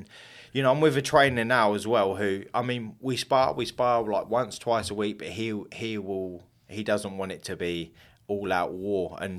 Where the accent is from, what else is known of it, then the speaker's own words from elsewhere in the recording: England, United Kingdom; obviously I'm from England.